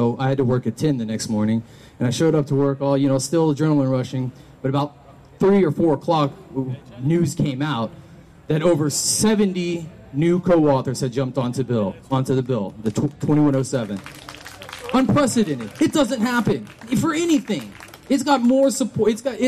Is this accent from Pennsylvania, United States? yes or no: no; Denton, Texas, United States; I'm from the DFW community. I was born and raised here. I grew up in Denton County, actually, at Denton, Texas.